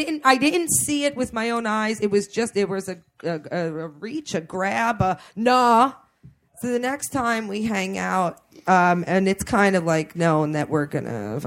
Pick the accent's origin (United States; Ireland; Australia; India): United States; New Jersey; I'm from North Jersey. I'm just down there for a few months.